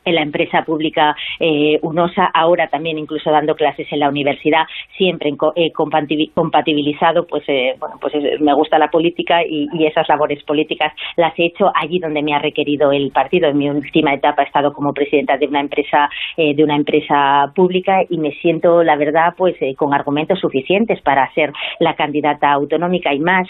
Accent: Asturias, Spain; para cambiar mi tierra, ¿no?, para cambiar Asturias

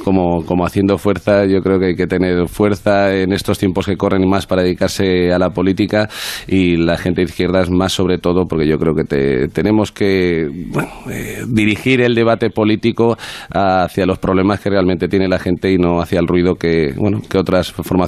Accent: Aragon, Spain; ser un poco testaduro como buen aragonés

